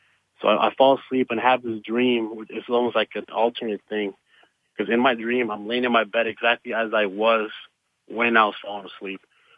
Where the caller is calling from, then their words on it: Las Vegas, Nevada, United States; from Las Vegas.